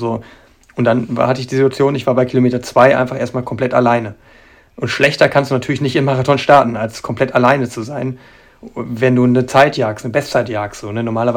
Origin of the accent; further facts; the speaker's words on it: Germany; Das ist nur für mich als Deutscher, der die Kadernorm braucht, eine Marke, die wichtig ist.